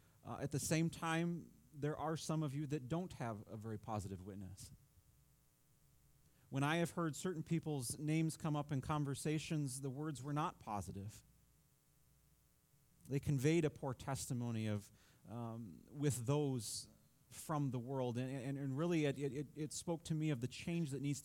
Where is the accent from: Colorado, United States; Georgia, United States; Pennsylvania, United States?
Georgia, United States; Milledgeville; I think back to a little Baptist church I grew up in just outside of Milledgeville on Route 40.